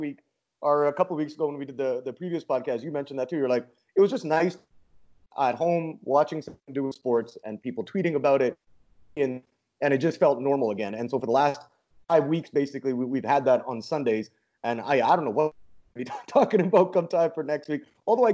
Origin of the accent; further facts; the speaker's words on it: Vancouver, British Columbia, Canada; And I'm from Vancouver, and they're looking at Vancouver as well as a potential place.